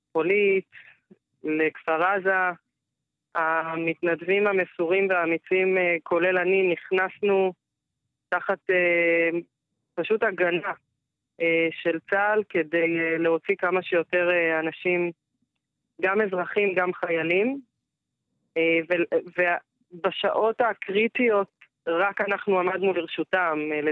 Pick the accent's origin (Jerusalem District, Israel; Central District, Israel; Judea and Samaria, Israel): Jerusalem District, Israel; Jerusalem; במקור אני ירושלמית